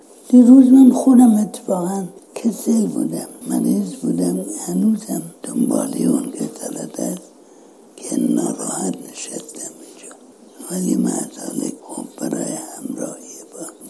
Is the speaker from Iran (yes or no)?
yes; Iran; یادتون نره که ما هم ایرانی هستیم هم مسلمان.